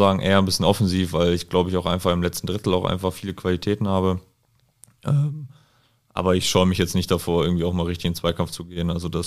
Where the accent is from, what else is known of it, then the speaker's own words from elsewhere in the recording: Bielefeld, North Rhine-Westphalia, Germany; born there; so als gebürtiger Bielefelder dann in Bielefeld zu spielen, ist schon was Cooles.